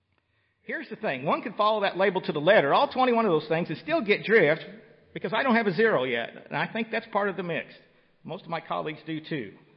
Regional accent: Illinois, United States; I'm from Illinois, I've seen it

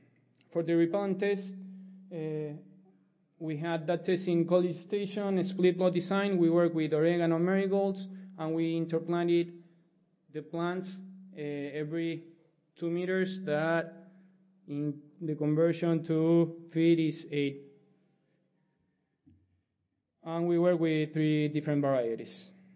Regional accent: Argentina; English is a second language; I'm from Argentina, that's where my accent is from.

